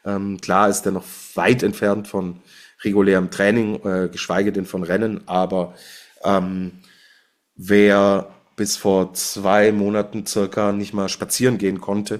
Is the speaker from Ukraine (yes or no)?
no; Switzerland; als Schweizer Skifan freue ich mich natürlich